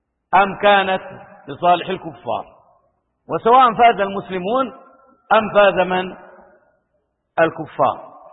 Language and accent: Arabic; Saudi Arabia; وهم يساومون بلادنا المملكة العربية السعودية